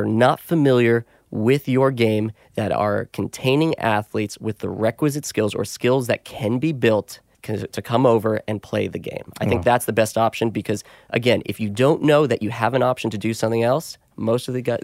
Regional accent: New York, United States; also born or lived in Los Angeles; I grew up in New York. I lived in Los Angeles for 15 years.

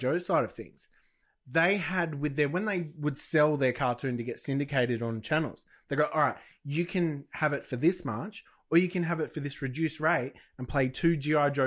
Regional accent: Australia; growing up in Australia

